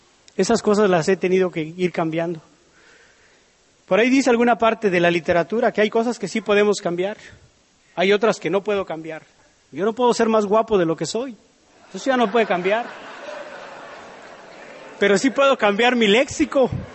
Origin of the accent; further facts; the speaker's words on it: Mexico City, Mexico; also born or lived in Tlaxiaco; soy descendiente de indígenas mixtecos de la Mixteca oaxaqueña. Aunque yo crecí en la Ciudad de México, yo nací en un pueblecito que se llama Tlaxiaco, Oaxaca, en México. Y me siento orgulloso de eso.